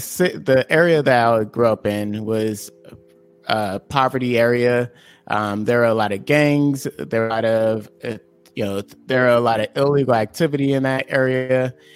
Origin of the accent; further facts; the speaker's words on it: Bakersfield, California, United States; also born or lived in San Diego; So I was born in California, in San Diego, California. I was raised in a town called Bakersfield, California, which is Central California.